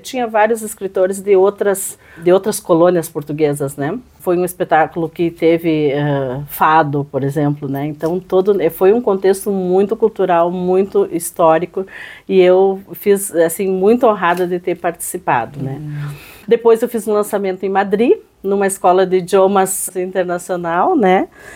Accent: Lagoa Vermelha, Rio Grande do Sul, Brazil; eu sou de Lagoa Vermelha, né?

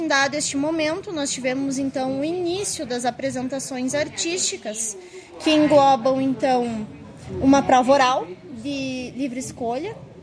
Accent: Lagoa Vermelha, Rio Grande do Sul, Brazil; now in Vacaria, Brazil; Eu, como não sou natural de Vacaria, sou de Lagoa Vermelha, desde que eu cheguei aqui

